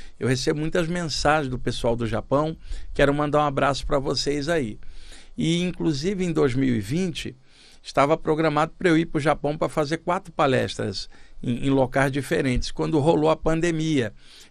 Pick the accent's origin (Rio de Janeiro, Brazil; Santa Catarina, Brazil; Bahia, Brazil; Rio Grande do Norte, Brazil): Rio de Janeiro, Brazil; now in São Paulo, Brazil; no Rio de Janeiro, onde eu cresci, não tinham muitos japoneses. Quando eu vim para São Paulo